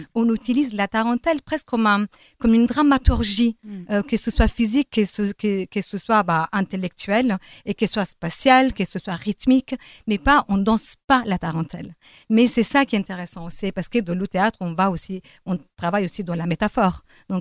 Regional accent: Abruzzo, Italy; moved away as an adult; Complètement italienne, abruzzese. Je viens des Abruzzes. Je suis arrivée ici en 2003, donc il y a longtemps, pour la danse, justement, pour travailler.

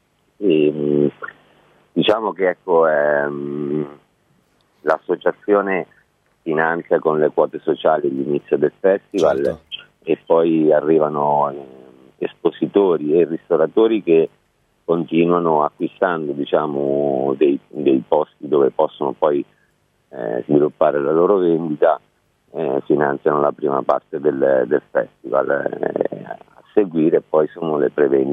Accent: Fermo, Marche, Italy; born there; sono nato a Fermo

